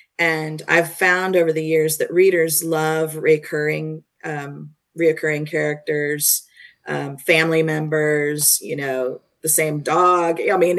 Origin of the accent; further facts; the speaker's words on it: Atlanta, Georgia, United States; A lot of my stuff is Southern because I'm from Atlanta